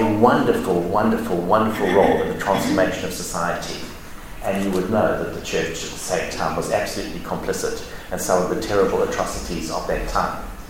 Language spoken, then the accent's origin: English; South Africa; A story from my days in growing up in South Africa. I studied at the University of Natal.